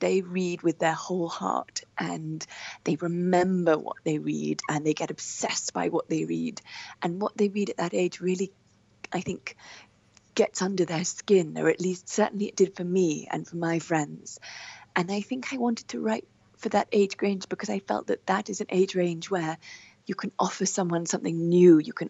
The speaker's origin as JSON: {"language": "English", "country": "Zimbabwe", "tie": "born or raised there", "said": "I grew up in Zimbabwe"}